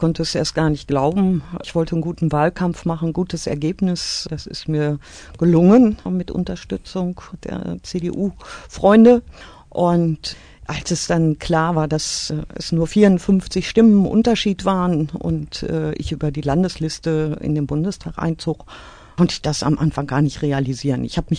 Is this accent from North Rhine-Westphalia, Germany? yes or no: yes; North Rhine-Westphalia, Germany; born there; now in Altena, Germany; Das ist Heimat seit 30 Jahren für mich und meine Familie. Ich bin geboren im Münsterland, aber vor 30 Jahren nach Altena-Ewingsen gezogen.